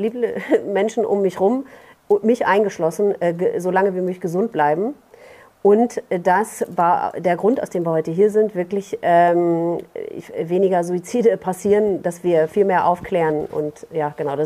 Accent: Münster, North Rhine-Westphalia, Germany; born there; ich komme ja gebürtig aus Münster

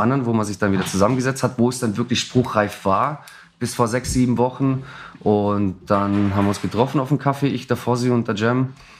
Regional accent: Villingen-Schwenningen, Baden-Württemberg, Germany; 27 Jahre alt, komme gebürtig aus Villingen-Schwenningen.

